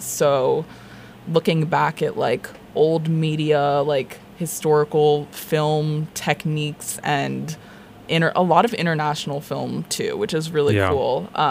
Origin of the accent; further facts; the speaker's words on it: United States; I am from America.